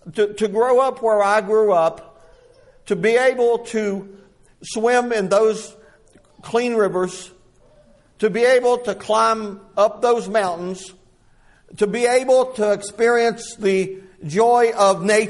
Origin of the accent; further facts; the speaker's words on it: West Virginia, United States; Growing up in West Virginia was a very unique experience.